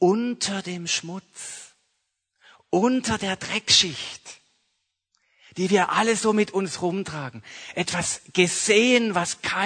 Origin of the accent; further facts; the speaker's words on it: Mühlhausen an der Enz, Baden-Württemberg, Germany; Im Jahr 1993 war in dem Ort, wo ich aufgewachsen bin, meine Kindheit, meine Jugend verbracht habe, ein verheerendes Hochwasser. Mühlhausen an der Enz